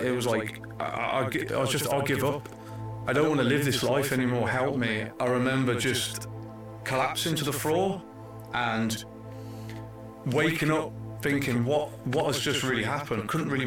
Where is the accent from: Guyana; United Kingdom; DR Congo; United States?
United Kingdom; England; I'm from England.